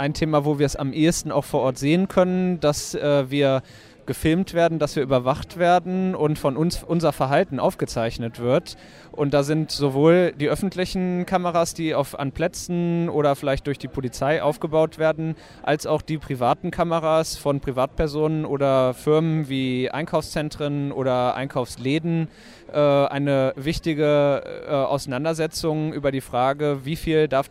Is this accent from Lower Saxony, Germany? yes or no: yes; Wolfenbüttel, Lower Saxony, Germany; now in Kiel, Germany; Ich komme ursprünglich aus Wolfenbüttel, das ist in Niedersachsen, kleinere Stadt. Und habe aber dann in Bremen und Berlin studiert